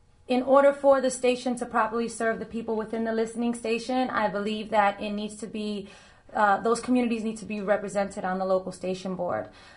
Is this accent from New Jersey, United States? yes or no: yes; New Jersey, United States; I'm born and raised in New Jersey. I've lived a year in New York